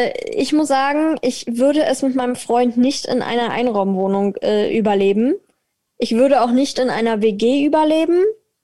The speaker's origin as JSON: {"language": "German", "region": "Berlin", "country": "Germany", "said": "als Berlinerin quasi"}